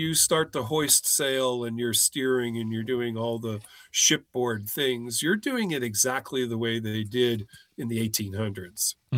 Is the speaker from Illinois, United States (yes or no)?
yes; Chicago, Illinois, United States; And, you know, we're growing up in Chicago. I don't know about you, but I had no idea Chicago was one of the busiest sailing ports in the world